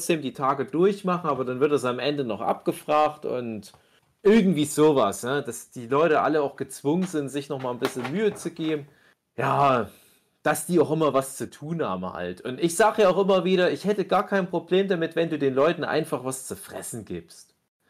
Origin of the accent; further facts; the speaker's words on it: Saxony, Germany; Das ist gar nicht so weit weg von meiner Heimat, so im Erzgebirge.